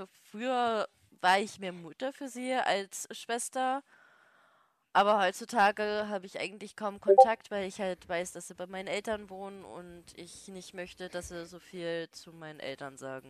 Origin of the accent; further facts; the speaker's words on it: Bavaria, Germany; Ich selbst als Bayer könnte noch nicht mal den Unterschied erkennen, ob das jetzt ein Österreicher ist, der da spricht, oder ob das ein Bayer ist.